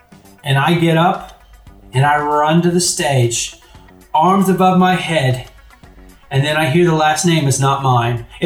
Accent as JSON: {"language": "English", "town": "Grass Valley", "region": "California", "country": "United States", "tie": "born or raised there", "said": "So the story goes that it was my hometown county fair in Grass Valley, and my mom entered me into the contest, the talent contest, right?"}